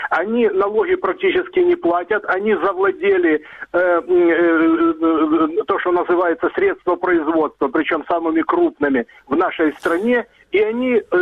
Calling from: Dnipro, Dnipropetrovsk Oblast, Ukraine; я из города Днепр.

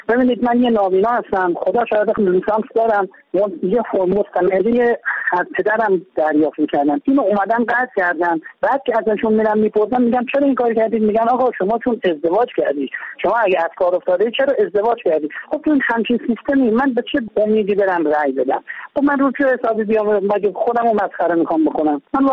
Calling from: Shiraz, Fars, Iran; من از شیرازم با اتون دارم صحبت میکنم.

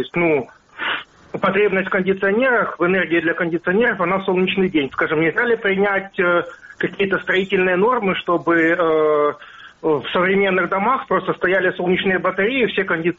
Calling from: Kyiv, Ukraine

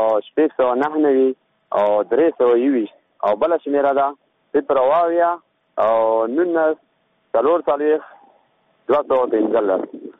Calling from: Paktia, Afghanistan; زه غیره د پکتیا ولایت اوسېدونکی یم

